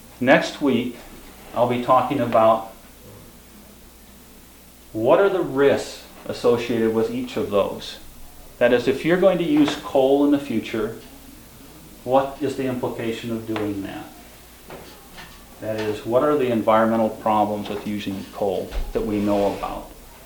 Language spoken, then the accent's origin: English; Los Alamos, New Mexico, United States; I'm from Los Alamos, New Mexico.